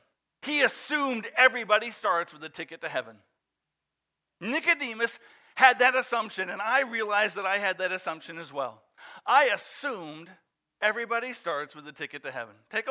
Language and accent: English; Colorado, United States; also born or lived in Iowa; I'm from Colorado. I grew up in Iowa. I grew up in Colorado. Traveled the Midwest.